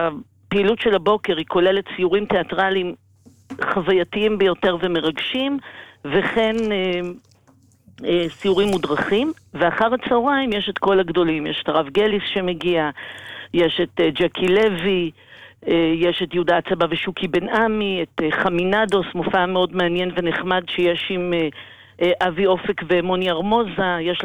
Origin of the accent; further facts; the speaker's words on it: Jerusalem, Jerusalem District, Israel; אנחנו ירושלמים גאים.